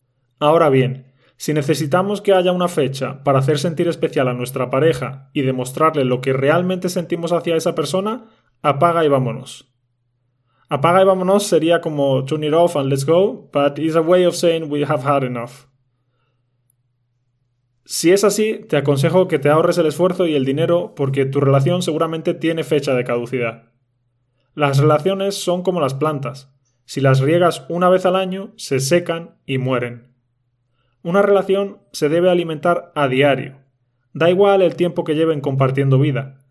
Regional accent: Spain; Ese nativo soy yo y … Ya sabéis que soy nativo de España

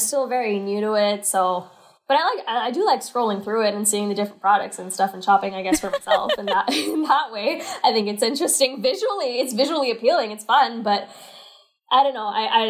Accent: Canada; I think also as like a Canadian

